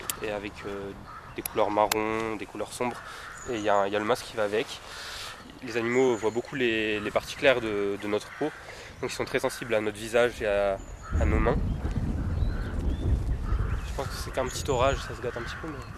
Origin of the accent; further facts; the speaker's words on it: Provence-Alpes-Côte d'Azur, France; Je viens des Alpes du Sud. C'est pas du tout le même milieu, je suis pas du tout habitué à cette région